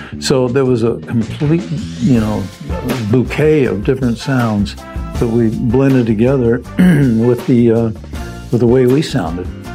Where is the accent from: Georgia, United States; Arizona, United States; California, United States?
California, United States; where we grew up in Southern California, just a few miles from the beach.